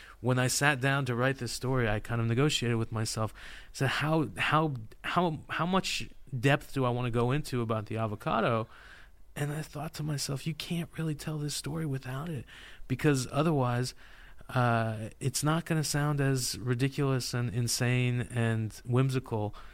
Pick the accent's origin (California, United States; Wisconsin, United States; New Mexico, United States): California, United States; Well, I'm from California. I love avocados.